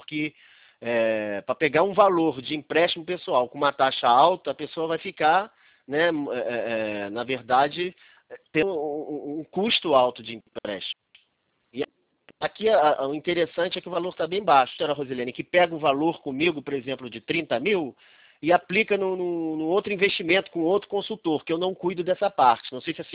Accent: Cabo Frio, Rio de Janeiro, Brazil; Eu sou de Cabo Frio, né?

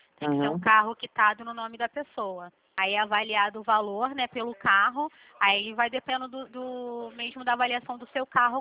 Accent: Rio de Janeiro, Brazil; eu sou aqui do Rio.

